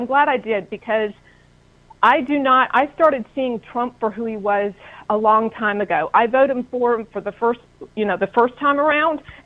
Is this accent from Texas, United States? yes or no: yes; Texas, United States; I'm from Texas, and right now they're trying to force school choice down our throat.